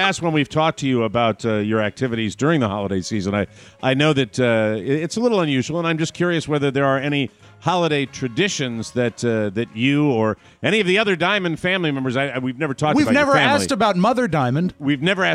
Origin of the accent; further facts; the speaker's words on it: Ireland; But being that I am an Irishman and occasionally that glass not only is half full, but there's a half empty glass there as well